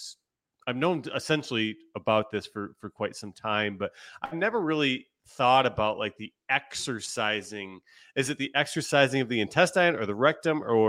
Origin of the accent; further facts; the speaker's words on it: Jamestown, North Carolina, United States; Because I'm from Jamestown, so I'm hour and a half away from potentially making a visit.